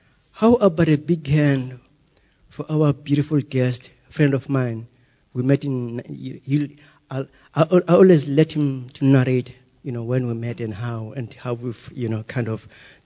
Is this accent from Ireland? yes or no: no; Langa, Western Cape, South Africa; I was born in Langa. I was raised in the township.